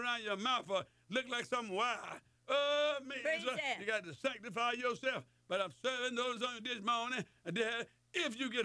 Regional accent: Mississippi, United States; I'm from Mississippi. That's what I'm talking about.

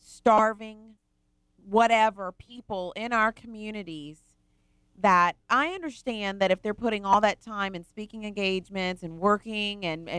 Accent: Baton Rouge, Louisiana, United States; Well, you know, I grew up down in Baton Rouge, and so I'm very familiar with build the big building

